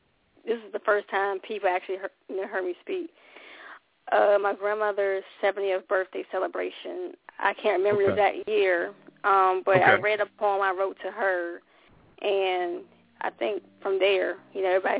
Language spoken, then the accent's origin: English; Suffolk, Virginia, United States; also born or lived in South Carolina / Hawaii; I am from Virginia, VA, the Suffolk, Hampton Roads area in Virginia.